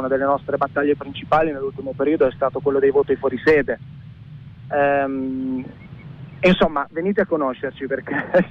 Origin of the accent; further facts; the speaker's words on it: Emilia-Romagna, Italy; No, sono romagnolo io.